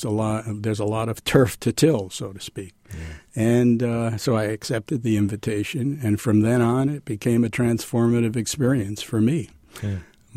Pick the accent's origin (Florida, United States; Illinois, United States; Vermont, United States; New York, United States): New York, United States; New York City; born or raised there